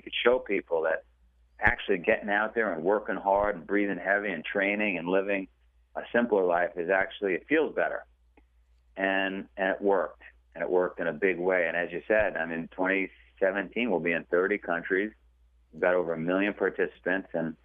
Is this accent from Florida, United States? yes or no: no; Queens, New York, United States; We grew up in Queens, and my sister and I were in a place that was, if you've ever seen the movie Goodfellas, that's what we lived in.